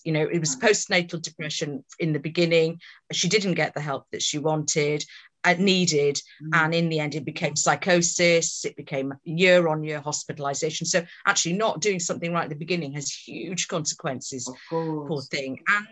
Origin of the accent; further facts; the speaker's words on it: Luton, East of England, United Kingdom; born there; Well, my parents are from Bangladesh.